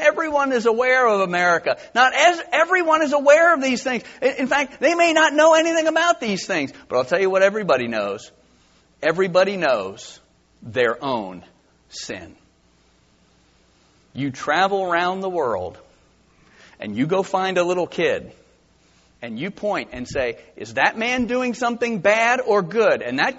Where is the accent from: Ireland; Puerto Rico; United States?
Ireland; But I could say, listen, it's because I'm Irish.